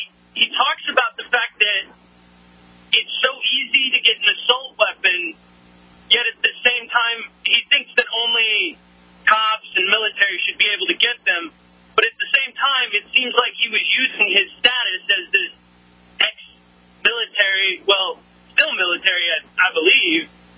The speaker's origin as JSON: {"language": "English", "region": "California", "country": "United States", "said": "And I'm from California, and I personally think it's crazier"}